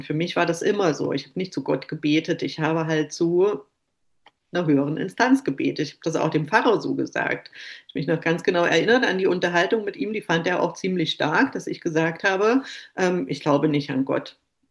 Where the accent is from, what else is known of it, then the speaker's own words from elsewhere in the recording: Germany; Also ich bin ja in der DDR groß geworden, bis ich 12 Jahre alt war.